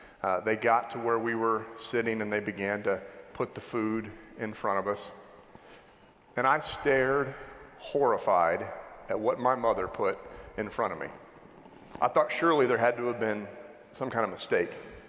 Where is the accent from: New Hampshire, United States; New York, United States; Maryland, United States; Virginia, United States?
Maryland, United States; also born or lived in Dallas; I'm from Dallas originally, but I grew up in a small town in Maryland, about 45 minutes outside of Washington, D.C.